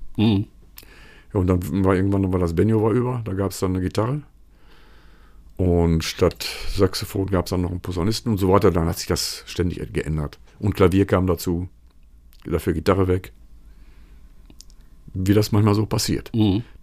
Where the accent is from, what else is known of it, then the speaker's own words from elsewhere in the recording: Lüdenscheid, North Rhine-Westphalia, Germany; ich komme aus Lüdenscheid